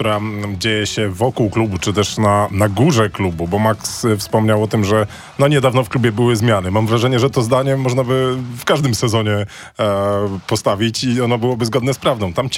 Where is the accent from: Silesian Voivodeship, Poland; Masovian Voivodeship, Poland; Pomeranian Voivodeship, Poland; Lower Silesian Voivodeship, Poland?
Pomeranian Voivodeship, Poland; Gdynia; No ale jako, że jestem z Gdyni